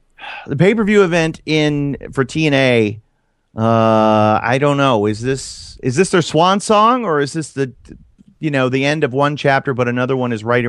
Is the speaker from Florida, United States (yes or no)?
yes; Florida, United States; Well, I grew up in Florida, but you grew up in the Northeast.